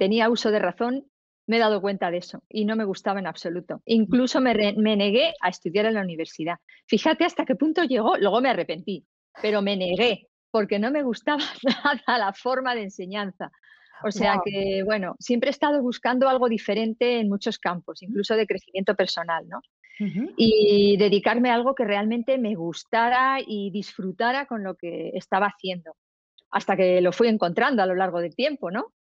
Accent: Madrid, Community of Madrid, Spain; now in Majadahonda, Spain; Somos de aquí, de Madrid. Estamos en Majadahonda viviendo, pero vamos, nacimos en Madrid y de momento estamos aquí

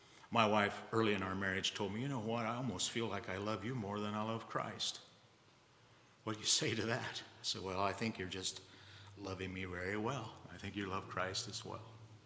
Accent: Indiana, United States; She was from Kansas. I was from Indiana here. We lived in Kentucky for a year.

